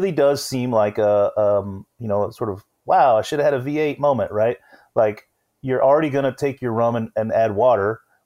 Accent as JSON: {"language": "English", "region": "Florida", "country": "United States", "tie": "born or raised there", "said": "I grew up in Florida."}